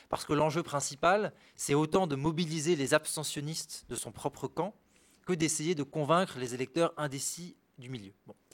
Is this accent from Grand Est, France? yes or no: yes; Strasbourg, Grand Est, France; now in Paris, France; Moi, je viens au début de Strasbourg et puis maintenant j'habite à Paris.